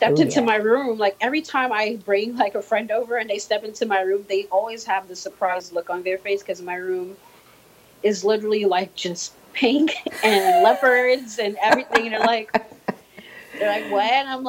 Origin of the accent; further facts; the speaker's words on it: Dominica; However, I was born and raised in Dominica, so I grew up around in that culture.